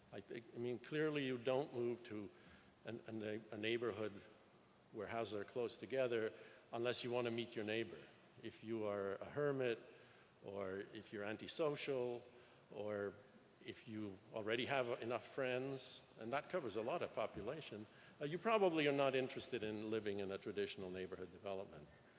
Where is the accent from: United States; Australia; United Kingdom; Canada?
Canada; And I'm from Canada, which has a really tough climate. And I lived in a rural area.